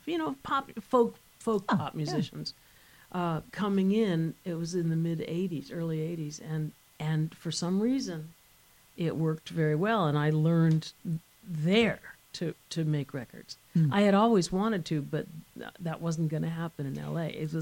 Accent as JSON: {"language": "English", "town": "Sherman Oaks", "region": "California", "country": "United States", "tie": "born or raised there", "said": "So we grew up here in Sherman Oaks."}